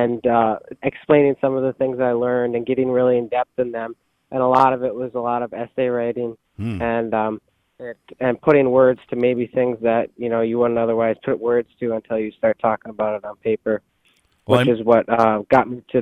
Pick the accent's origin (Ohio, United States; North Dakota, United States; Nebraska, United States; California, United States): North Dakota, United States; Max; I come from Max, North Dakota, I farm myself, some acres, some grain crops.